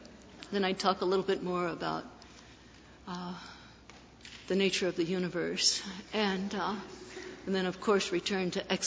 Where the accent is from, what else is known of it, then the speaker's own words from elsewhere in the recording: Ohio, United States; I talked about growing up in Ohio and experiencing a lot of unhappiness there, a lot of injustice.